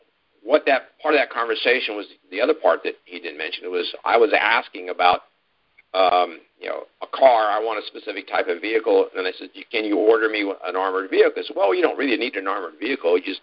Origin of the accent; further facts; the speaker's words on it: Scotland, United Kingdom; which is why, being Scottish, I like.